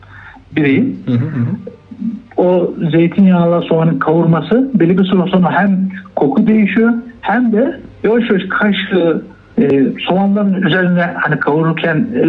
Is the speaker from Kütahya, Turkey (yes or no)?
yes; Kütahya, Turkey; Kütahyalıyım ben. Bizim orada da yapılıyor aynı çorbadan.